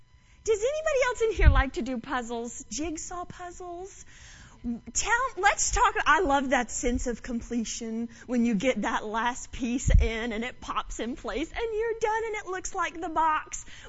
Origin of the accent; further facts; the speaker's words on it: North Carolina, United States; now in Tampa, United States; I am from Tampa, Florida. Well, from North Carolina, but live in Tampa, Florida